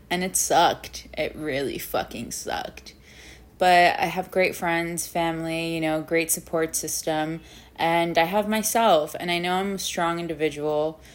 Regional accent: New York City, New York, United States; I feel like as a New Yorker, my whole life, it's just fast paced

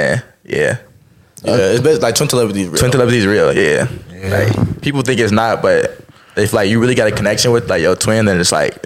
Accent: Madison, Illinois, United States; I make music too. I'm a content creator. I'm from the south suburb of Chicago too, Madison.

